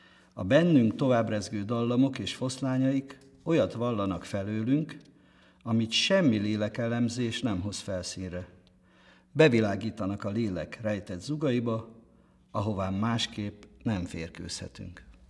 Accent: Northern Hungary, Hungary; ugye falusi fiú vagyok, bár nem paraszt gyerek, hanem lelkész volt, lelkész családba születtem be Észak-Magyarországon, egy olyan lelkész családban

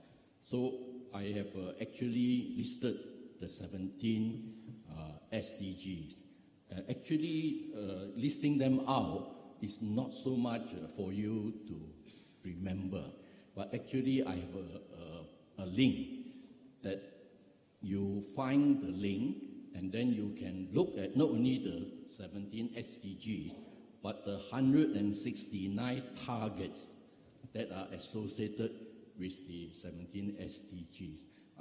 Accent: Malaysia; from Malaysia.

